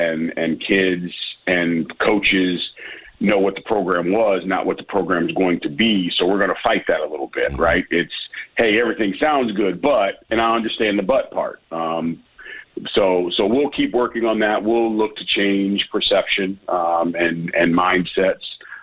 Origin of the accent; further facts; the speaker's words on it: Midwest, United States; You know, I'm from the Midwest originally.